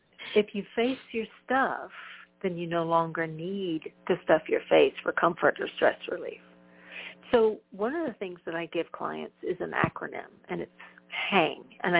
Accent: Texas, United States; I'm from Texas. I am a counselor and coach with a master's degree in marriage and family counseling

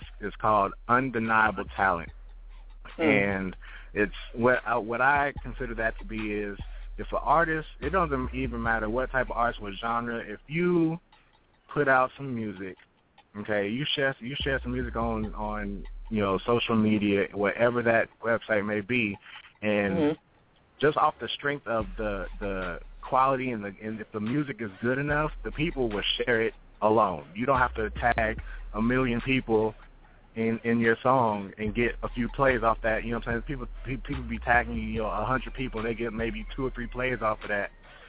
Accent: Texas, United States; they just called me … because I was from Texas

